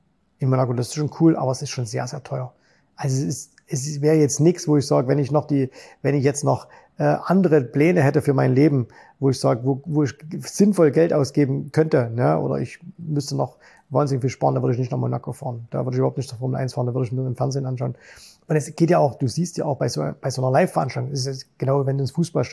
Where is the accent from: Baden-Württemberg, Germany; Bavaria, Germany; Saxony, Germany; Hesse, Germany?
Saxony, Germany; Zwickau; moved away; Ich komme ja aus Zwickau, quasi am Rande des Erzgebirges. Ins Vogtland ist es nicht weit.